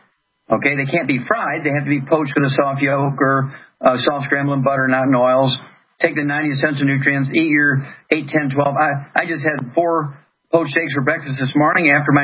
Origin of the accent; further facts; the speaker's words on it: the South, United States; if you're from the South, and I'm from the South, so I can say that.